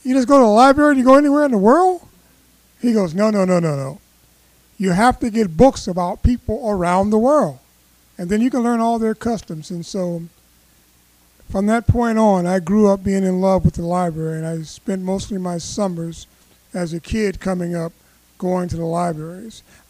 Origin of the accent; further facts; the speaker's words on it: Ohio, United States; when I was growing up in Ohio, this guy moved next door to us